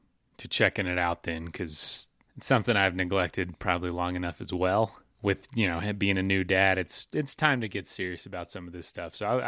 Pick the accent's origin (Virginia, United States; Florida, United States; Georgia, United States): Florida, United States; I'm from Florida, and I know the highest point of our state is not even the top of a hill in the state.